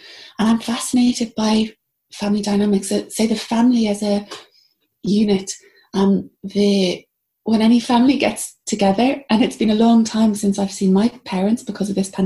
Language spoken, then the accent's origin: English; Belfast, Northern Ireland, United Kingdom; it took me a while to trust that the stories I had to tell of growing up in Belfast at that time were worthy of being told